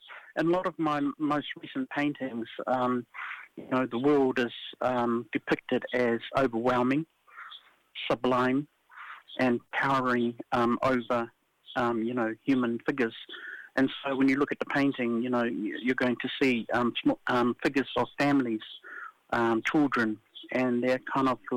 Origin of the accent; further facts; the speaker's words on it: Niue; born there; also born or lived in New Zealand; I'm an artist, painter, drawer, and poet. And I was born in Niue, but I've been living in New Zealand for most of my adult life, and I moved back to Niue 8 years ago.